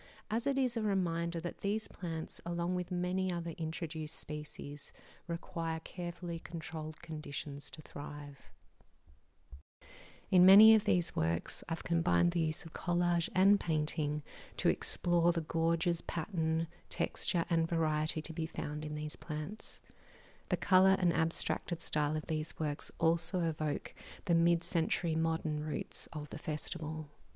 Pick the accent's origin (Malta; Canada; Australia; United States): Australia; Ballarat, Victoria; the great love of gardening in my hometown of Ballarat